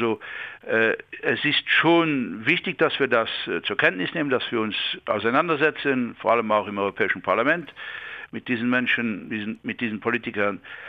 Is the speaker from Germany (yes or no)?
no; Luxembourg; das darf ich vielleicht als Luxemburger sagen